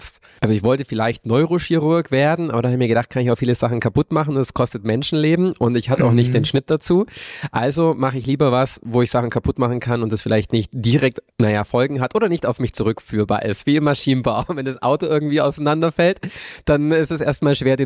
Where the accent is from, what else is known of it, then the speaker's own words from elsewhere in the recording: Kempten, Bavaria, Germany; Ich versuche jetzt mal in meiner Heimat in Kempten auch eine Show zu organisieren